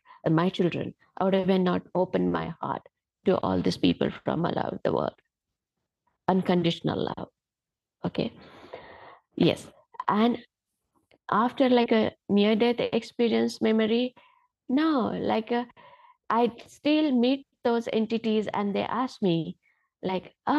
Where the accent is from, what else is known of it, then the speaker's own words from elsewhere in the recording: India; English is a second language; being an Indian woman who comes from the rural area and achieving so much.